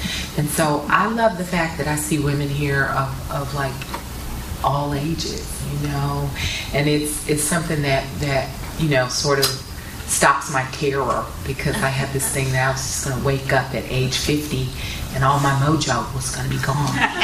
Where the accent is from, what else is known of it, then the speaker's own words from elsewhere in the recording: Deep South, United States; now in Kentucky, United States; And I'm from the Deep South. One of the things I love about Kentucky is it's not the Deep South, but it's the South, and I recognize.